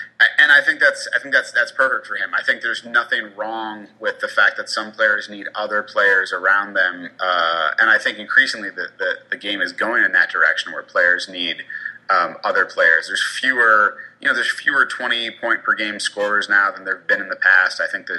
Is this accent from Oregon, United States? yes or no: no; Massachusetts, United States; also born or lived in Connecticut; so I grew up in Massachusetts, but not particularly near Boston, so I didn't really know anything about the Celtics.